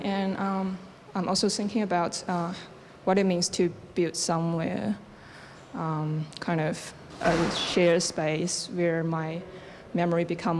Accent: Chengdu, Sichuan, China; moved away as an adult; now in Auckland, New Zealand; The project starts from my own experience of moving from my hometown Chengdu to Auckland when I was 18.

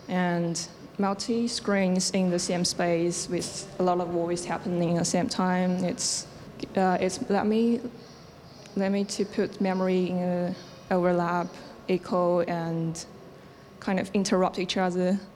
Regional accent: Chengdu, Sichuan, China; moved away as an adult; now in Auckland, New Zealand; The project starts from my own experience of moving from my hometown Chengdu to Auckland when I was 18.

